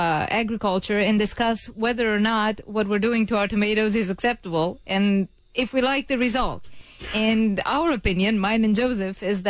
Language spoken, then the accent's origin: English; Romania; English is a second language; I'm originally from Romania.